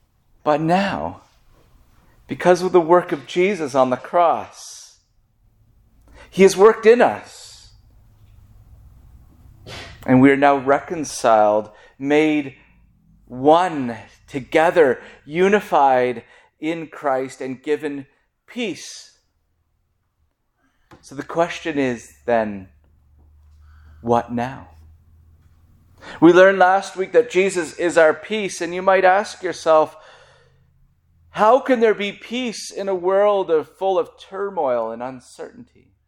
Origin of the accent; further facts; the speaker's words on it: Canada; I'm proud to be a Canadian. Canadians are not just a type of American. We're a Canadian. We have a different history than the Americans.